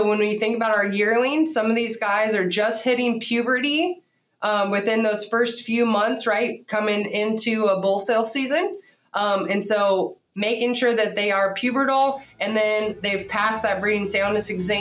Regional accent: California, United States; So I grew up in Northern California, played sports in high school, volleyball, basketball, softball.

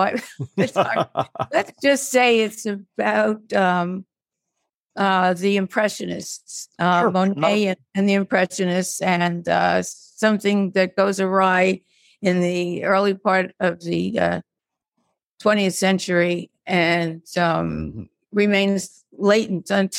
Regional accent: Brooklyn, New York, United States; And I was this pipsqueak from Brooklyn, and I was surrounded by debutantes.

